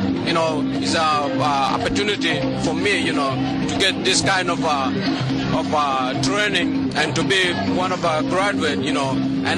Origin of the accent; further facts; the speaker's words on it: Sudan; English is a second language; now in United States; I'm from Sudan.